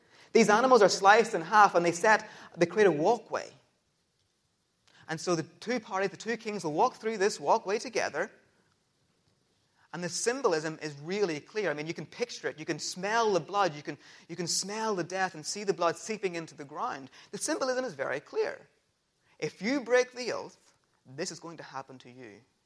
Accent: United Kingdom; I'm British

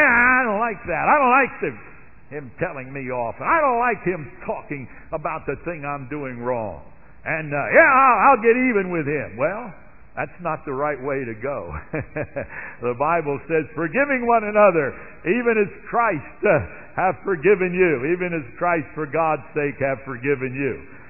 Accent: Pennsylvania, United States; when I grew up near Philadelphia, the Philadelphia Athletics would play.

